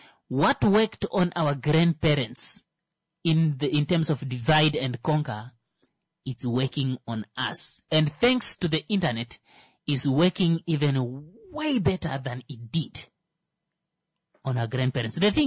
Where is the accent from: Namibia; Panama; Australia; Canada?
Namibia; And as a Namibian, I think we can relate a lot with with the Czechs.